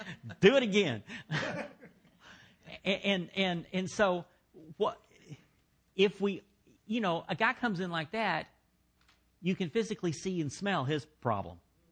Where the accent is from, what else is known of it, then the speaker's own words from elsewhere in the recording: Dallas, Texas, United States; I went to it was a Baptist church in the part of town I grew up in Oak Cliff.